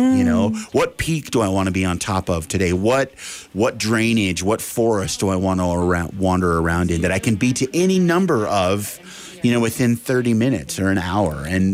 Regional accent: Frenchtown, Montana, United States; So so when I fill out a bio, I can say I'm from Frenchtown and people are like, ooh, where's that? That sounds exotic.

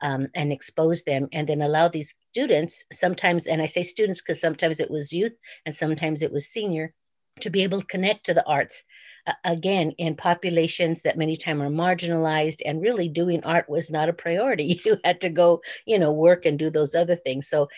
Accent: California, United States; Because we are from the United States. We are born here. We have all the same influences of the American mainstream music, as well as traditional Mexican music, and maybe some salsa thrown in there. We are a product of the United States of America, Central Valley, Aslan, all of California.

